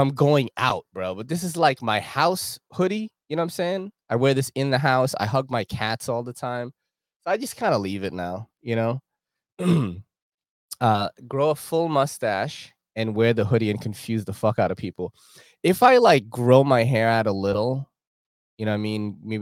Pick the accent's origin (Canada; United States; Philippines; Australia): Philippines; And I'm not Mexican. Or, you know what I'm saying? I'm Filipino, right?